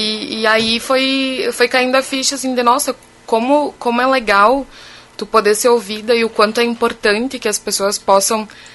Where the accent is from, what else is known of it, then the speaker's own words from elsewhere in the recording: Lagoa Vermelha, Rio Grande do Sul, Brazil; also born or lived in Bento Gonçalves; Não, eu sou de Lagoa Vermelha.